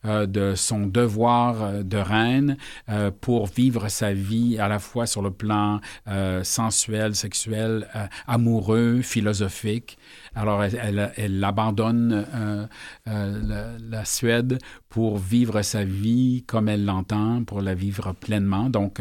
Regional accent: Montreal, Quebec, Canada; born there; En fait, je tiens à noter que je suis né à Pointe-Saint-Charles.

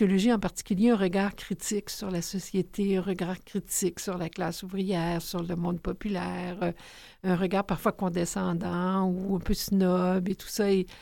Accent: Charny, Quebec, Canada; je suis née dans un petit village qui s'appelle Charny.

